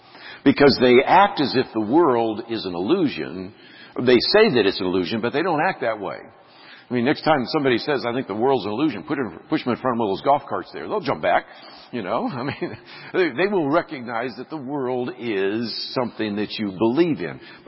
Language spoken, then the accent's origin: English; Berkeley, California, United States; now in Dallas, United States; my hometown of Berkeley, California.